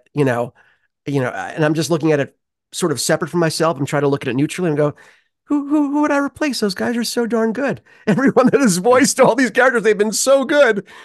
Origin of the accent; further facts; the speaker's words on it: New York City, New York, United States; now in California, United States; growing up in New York, I'm, you know, native New Yorker.